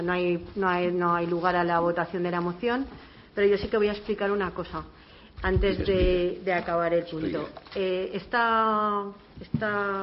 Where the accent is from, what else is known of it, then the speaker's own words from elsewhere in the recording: Spain; en la Unión Europea no somos ni derechas ni izquierdas, somos españoles.